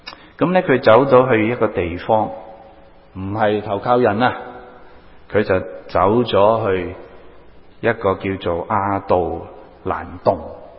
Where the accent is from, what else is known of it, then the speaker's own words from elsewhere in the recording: Hong Kong; born there; 我哋喺香港出世最大嘅洞都係雙寶仔洞啦